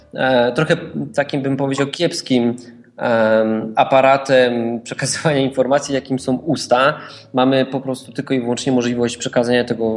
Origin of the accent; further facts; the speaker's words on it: Warsaw, Masovian Voivodeship, Poland; Jestem z Warszawy.